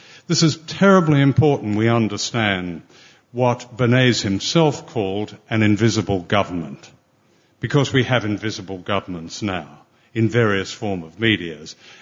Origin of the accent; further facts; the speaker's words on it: Australia; I grew up in Australia